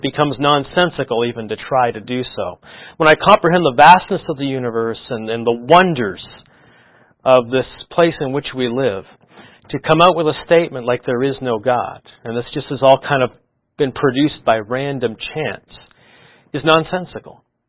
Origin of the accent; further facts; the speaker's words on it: Southern Canada, Canada; even though I grew up in Canada, which is fairly far north, I was in southern Canada